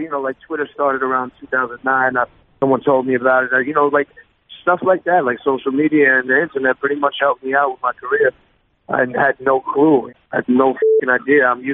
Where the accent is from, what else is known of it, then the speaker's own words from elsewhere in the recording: Flushing, New York, United States; I was a young man growing up in Flushing, Queens, come from a working class family, was always imaginative and curious and ready to do whatever